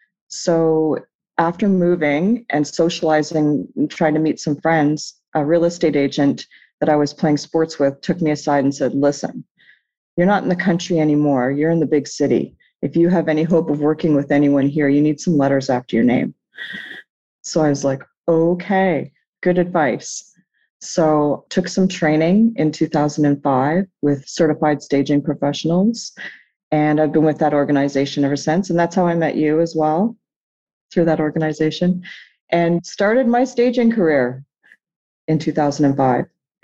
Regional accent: New Brunswick, Canada; I am originally from the East Coast of Canada, a province called New Brunswick, small province.

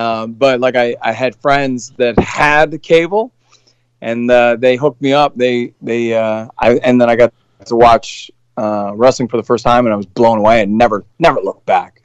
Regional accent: New Brunswick, Canada; moved away as an adult; I was born and raised in the East Coast. So New Brunswick is the one of the furthest provinces over on the Atlantic Ocean side of things. And yeah, I grew up there, a small farm kid from a real small little community.

